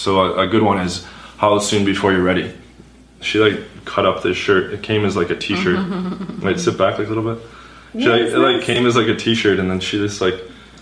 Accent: New York, United States; I'm from New York and the seasons are like reversed.

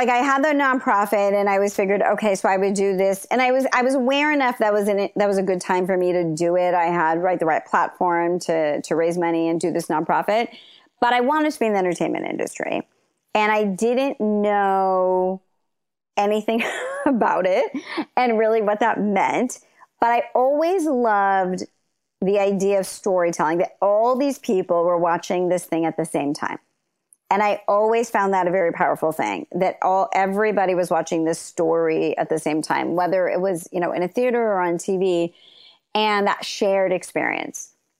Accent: India; I'd say for me, I had really always pushed back and questioned a lot of the traditional gender norms as an Indian girl.

